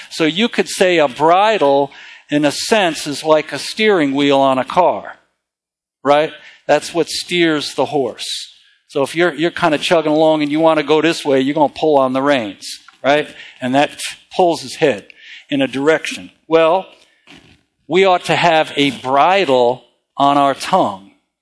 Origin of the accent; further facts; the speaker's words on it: California, United States; born there; also born or lived in Illinois; I came from... Well, I was born in California, and I lived in the Midwest. I lived in Illinois for a while.